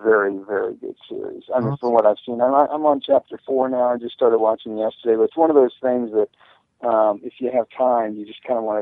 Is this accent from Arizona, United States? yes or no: yes; Lake Havasu City, Arizona, United States; I'll take my hometown, for instance, Lake Havasu City in Arizona. It's got about 80,000 people that live there.